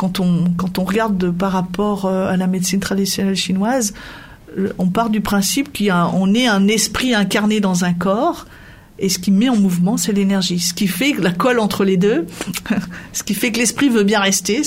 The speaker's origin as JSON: {"language": "French", "town": "Saint-Martin-en-Vercors", "region": "Auvergne-Rhône-Alpes", "country": "France", "tie": "born or raised there", "said": "moi qui suis issue de ce territoire, hein, je suis native de Saint-Martin-en-Vercors"}